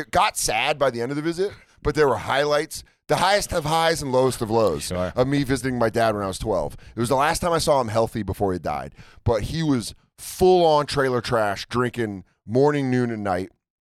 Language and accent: English; Connecticut, United States; born there; The house we lived in when I was born in Connecticut was haunted.